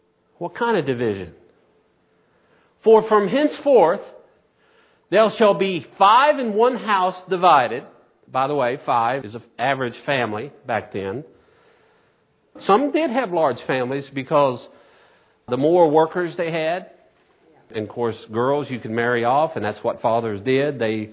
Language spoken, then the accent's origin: English; Staffordsville, Kentucky, United States; I even know there when I was growing up in Staffordsville, nearly the whole area was just my cousins.